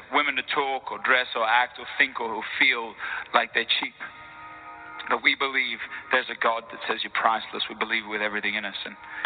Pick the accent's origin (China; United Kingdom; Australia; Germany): Australia; now in United States; I hope you can still tell we're from Australia now. Our accents have been compromised by these Americans.